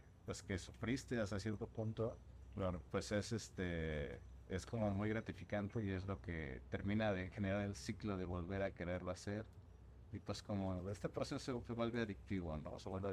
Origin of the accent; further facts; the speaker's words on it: Xalapa, Veracruz, Mexico; Sí, yo soy de Xalapa, Veracruz, una ciudad muy cultural. Yo me siento muy afortunado de haber crecido, de haberme educado en Xalapa.